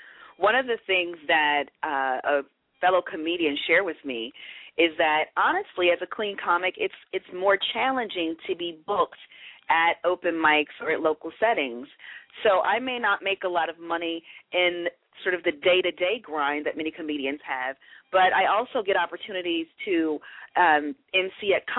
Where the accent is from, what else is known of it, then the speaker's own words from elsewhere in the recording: Detroit, Michigan, United States; you know, I lived in the state of Michigan. I'm from Detroit, and a lot of people were losing jobs around the time that I started coaching.